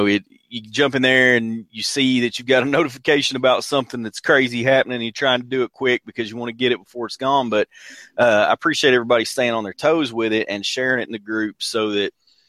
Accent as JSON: {"language": "English", "region": "Deep South", "country": "United States", "accent": "Southern", "said": "if you can tell by my accent, we are in the deep south."}